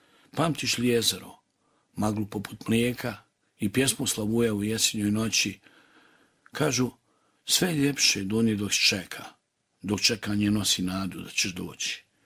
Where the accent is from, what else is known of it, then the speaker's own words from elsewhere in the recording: Banja Luka, Republika Srpska, Bosnia & Herzegovina; ja toliko volim grad u kojem sam rođen, u Banja Luku.